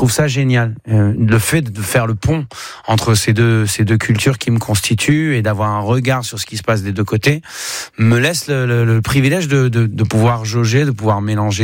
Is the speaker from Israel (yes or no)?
yes; Tel Aviv, Tel Aviv District, Israel; je n'ai jamais été joué dans la ville où j'ai grandi, à Tel Aviv.